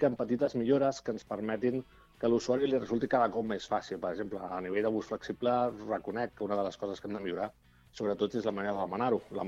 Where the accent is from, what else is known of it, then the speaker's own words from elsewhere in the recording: Barcelona, Catalonia, Spain; tu i jo venim de Barcelona, ja tenim més costum d'agafar el transport públic